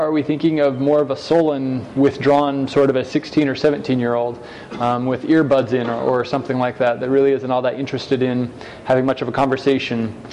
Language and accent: English; Utah, United States; also born or lived in Brazil; I grew up in Utah with a bit of a it wasn't a small town, but a large family.